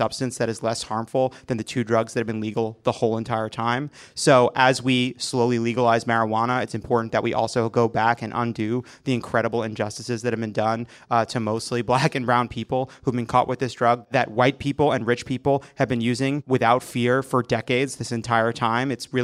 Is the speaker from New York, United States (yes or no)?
yes; New York, United States; because I'm a Jew from New York.